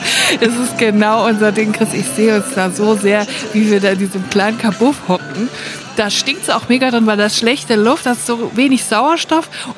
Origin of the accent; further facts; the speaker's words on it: Siegen, North Rhine-Westphalia, Germany; Als nee, Siegner. Man sagt immer zwischen Köln und Frankfurt.